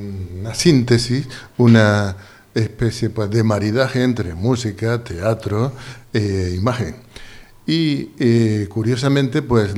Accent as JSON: {"language": "Spanish", "town": "Priego de Córdoba", "region": "Andalusia", "country": "Spain", "said": "todos, absolutamente toda la plantilla, por así decirlo, somos de Priego, prieguense."}